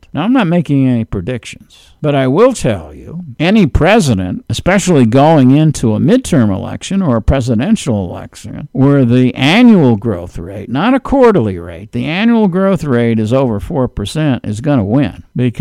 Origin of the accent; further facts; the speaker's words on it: New York, United States; and I'm from New York, and I used to read it.